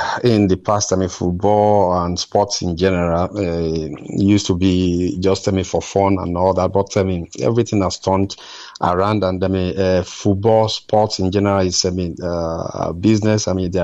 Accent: Nigeria; because I'm a Nigerian.

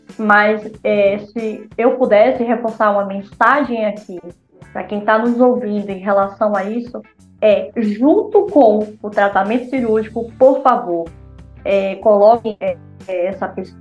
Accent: Bahia, Brazil; born there; lá aqui no interior da Bahia, onde eu nasci

